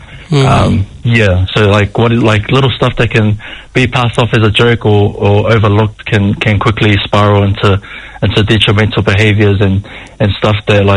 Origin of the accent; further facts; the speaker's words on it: Blenheim, Marlborough, New Zealand; I grew up in Waiharakeke, Blenheim, down South Island